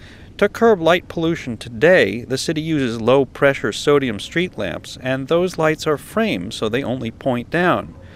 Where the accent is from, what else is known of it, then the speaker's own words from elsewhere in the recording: New York City, New York, United States; As a child growing up in New York City, the Hayden Planetarium was the closest I got to a clear view of those constellations.